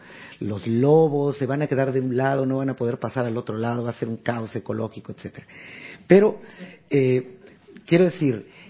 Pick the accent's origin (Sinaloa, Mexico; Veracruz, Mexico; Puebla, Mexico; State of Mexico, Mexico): Puebla, Mexico; Yo soy de Puebla, una ciudad que en alguna época tuvo cierta relevancia ahí cerca de la Ciudad de México.